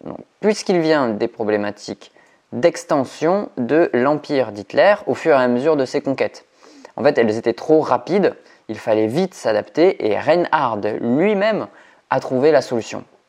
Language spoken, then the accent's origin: French; France; qu'on appellerait chez nous en France